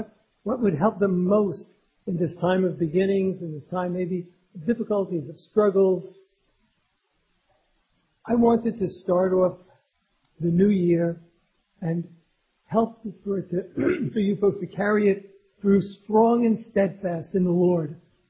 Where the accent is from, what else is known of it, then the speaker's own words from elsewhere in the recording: New York City, New York, United States; for us, in growing up in New York City, that was the way we thought of the year.